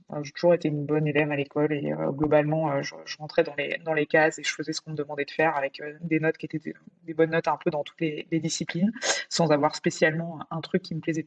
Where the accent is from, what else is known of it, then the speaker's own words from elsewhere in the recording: Paris, Île-de-France, France; Moi, je suis parisienne, je suis fille de prof, deux profs d'anglais.